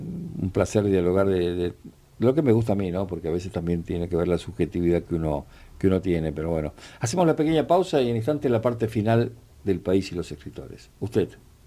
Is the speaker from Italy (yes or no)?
no; Argentina; Y somos argentinos.